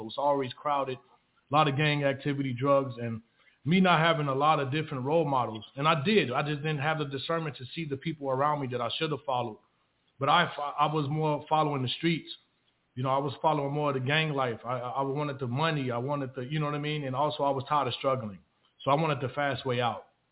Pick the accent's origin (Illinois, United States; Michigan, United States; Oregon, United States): Illinois, United States; Chicago; Well, you know, I'm originally from Chicago, Illinois. Grew up, you know, like I said, with a loving grandmother.